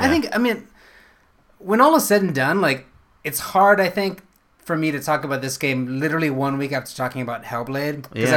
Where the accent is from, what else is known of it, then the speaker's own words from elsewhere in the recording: California, United States; you and I grew up in Northern California.